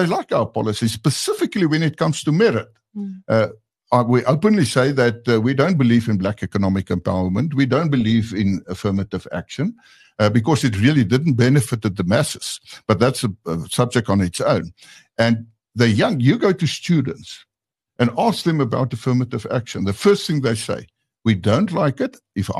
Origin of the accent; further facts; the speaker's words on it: South Africa; my hometown is Zalfontein. My head office is in Pretoria, so I must have a vehicle to travel.